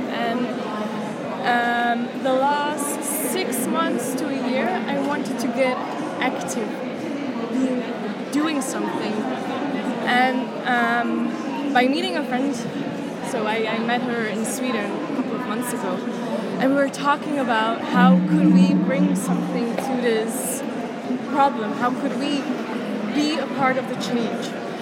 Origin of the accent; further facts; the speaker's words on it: Brussels, Brussels-Capital Region, Belgium; I'm from Brussels, Belgium.